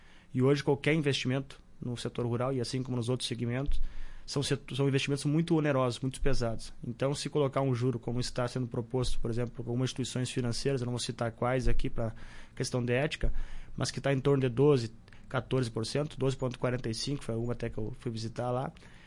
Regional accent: São Luiz Gonzaga, Rio Grande do Sul, Brazil; Eu sou de São Luís Gonzaga, minha região das Missões.

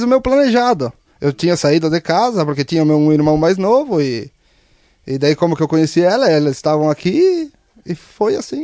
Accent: Roca Sales, Rio Grande do Sul, Brazil; Não, sou natural de Roca Salles.

